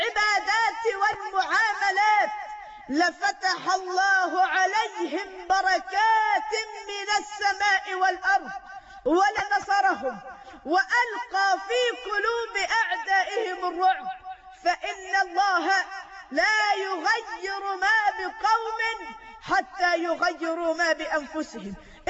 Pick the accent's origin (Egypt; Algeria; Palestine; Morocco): Egypt